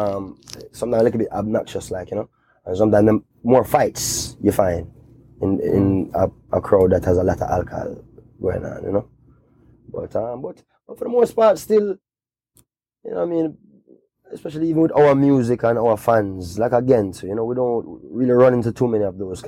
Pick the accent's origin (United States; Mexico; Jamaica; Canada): Jamaica; Kingston; I grew up in Kingston, which is not necessarily that where you may want to spend a vacation